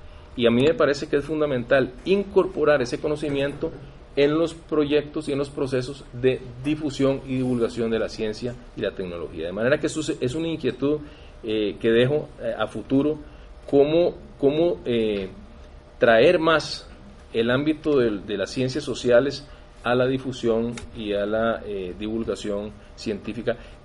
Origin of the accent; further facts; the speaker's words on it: Costa Rica; nos congratulemos todos como universitarios, como costarricenses